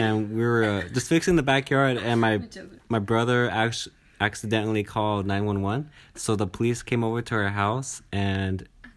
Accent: Long Beach, California, United States; also born or lived in Utah / Colorado / Mexico; But I was born in Long Beach, California. And I lived there. I lived in Utah. And I lived in Junction, Colorado. And I lived in Mexico for like a year.

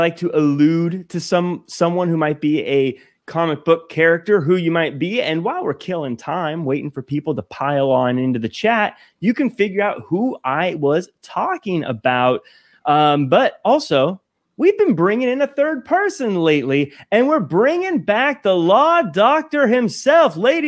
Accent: United States; I'm in all blue. You know why? Because I'm American.

